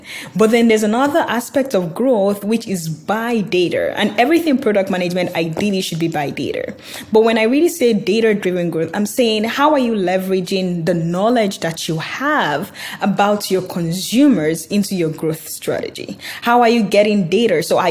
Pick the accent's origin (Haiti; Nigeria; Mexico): Nigeria; moved away; also born or lived in Dublin / Aberdeen / Canada / United States; So I'm originally from Nigeria, but then I did most of my schooling in Dublin, Ireland, as well as Scotland, Aberdeen. And so I lived there, I worked there, and now I am in North America. So lived and worked in Canada, US as well.